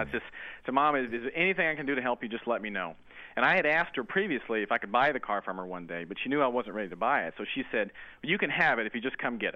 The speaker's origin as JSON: {"language": "English", "town": "Orlando", "region": "Florida", "country": "United States", "said": "Orlando, Florida. Home of Mickey Mouse and very hot weather."}